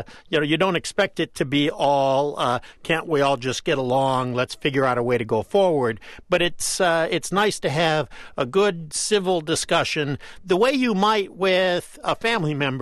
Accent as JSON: {"language": "English", "region": "Michigan", "country": "United States", "tie": "born or raised there", "said": "I grew up in Southeast Michigan and worked for many years out of Detroit for NPR."}